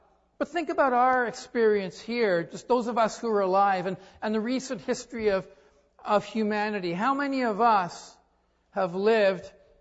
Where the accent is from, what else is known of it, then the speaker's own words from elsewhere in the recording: Canada; Certainly as a Canadian, I wouldn't have expected that from any of my prime ministers or politicians.